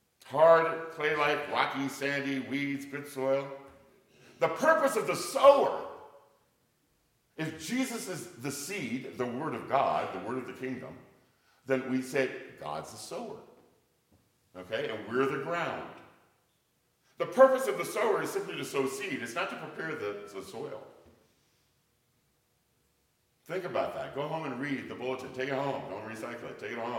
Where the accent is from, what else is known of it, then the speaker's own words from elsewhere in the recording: Oregon, United States; I came from Oregon where they have sand dunes on the coast, right?